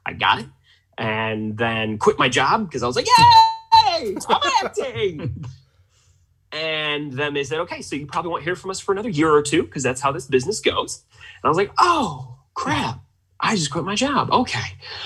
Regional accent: Michigan, United States; So I hail from the Mitten State of Michigan. I spent most of my youth here. Went to a local university in Michigan.

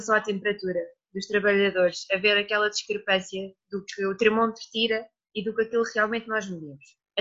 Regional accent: Portugal; porque nós como portugueses muitas vezes fazemos essa discriminação

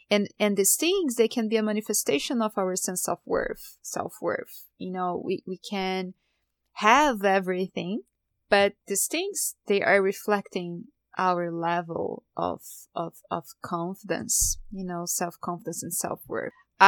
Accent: Brazil; English is a second language; moved away as an adult; now in United States; I have an accent and I am an immigrant. And I grew up in Brazil and I came to the United States with 30 years old. I was 30 years old.

